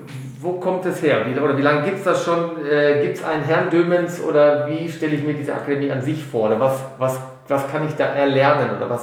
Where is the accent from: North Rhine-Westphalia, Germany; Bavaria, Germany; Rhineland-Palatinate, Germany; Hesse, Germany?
North Rhine-Westphalia, Germany; Ich bin, auch wenn man es mir nicht anhört, natürlich aufgrund meiner schmutzigen Herkunft aus dem Ruhrgebiet. Ich bin ja auch ein halber Franke